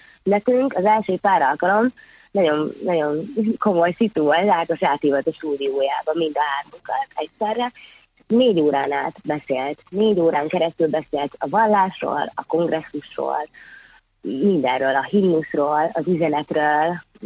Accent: Hungary; Ugye, ahogy mondtam, én vidéki vagyok, én mentem haza, én otthon voltam

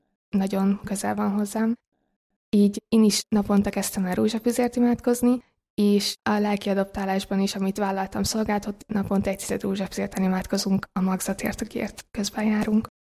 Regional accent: Kaposvár, Somogy, Hungary; born there; now in Budapest, Hungary; Kaposvaron erre annyira nem volt lehetőség, mivel ott születtem, és amikor felköltöztem Budapestre egyetemre

